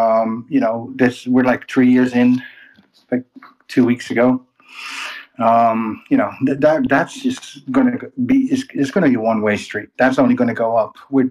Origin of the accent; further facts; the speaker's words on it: Netherlands; I'm from the Netherlands, ex-Navy, ex-MP.